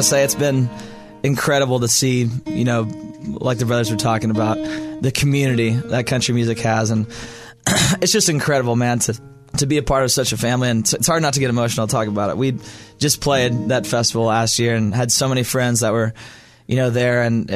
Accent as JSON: {"language": "English", "country": "United States", "said": "It was a sad day, not only, you know, for Las Vegas, but just in music and for, you know, as an American in general."}